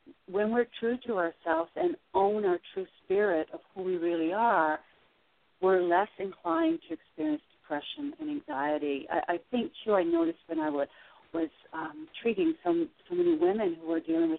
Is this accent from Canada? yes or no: yes; Nova Scotia, Canada; also born or lived in Florida, United States / Arizona, United States; now in United States; I'm originally from Nova Scotia, Canada, and I lived in Florida also for 14 years